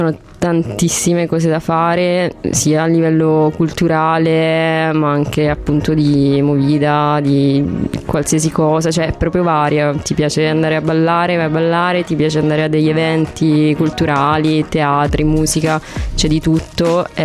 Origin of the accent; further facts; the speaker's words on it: Palermo, Sicily, Italy; now in Turin, Italy; vengo da Palermo e studio qui al Poli